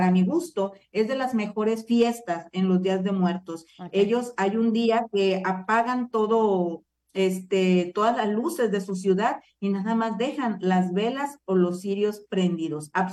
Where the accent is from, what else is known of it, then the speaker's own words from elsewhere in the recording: Colima, Mexico; de donde yo soy, que es Colima, nuestra feria anual, la feria maxi de mi estado, se llama Feria de Todos los Santos.